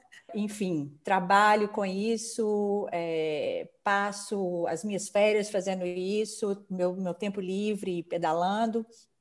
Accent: Belo Horizonte, Minas Gerais, Brazil; moved away as an adult; now in Lausanne, Switzerland; Então eu mudei do Brasil de Belo Horizonte para Lausanne em janeiro de 2009.

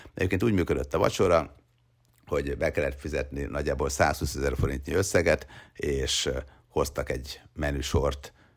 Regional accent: Hungary; hittek is, meg nem is, hogy én tényleg ilyen országból származom

